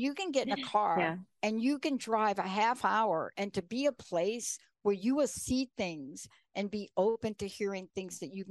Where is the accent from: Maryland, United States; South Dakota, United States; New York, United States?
New York, United States; also born or lived in New Jersey; You know, growing up in New York, you know, you don't have a lot of snake activity going out there. But I also lived in New Jersey